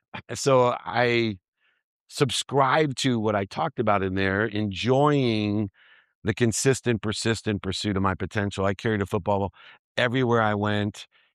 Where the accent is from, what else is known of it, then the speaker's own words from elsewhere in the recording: Akron, Ohio, United States; born there; So I was born in Akron, Ohio.